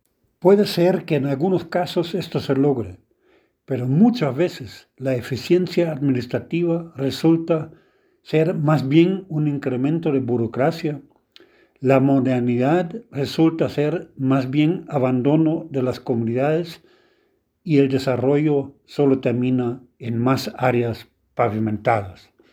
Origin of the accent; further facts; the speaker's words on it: El Salvador; Mi pueblo se hizo distrito. El Salvador no es el único país que ha tenido una reforma territorial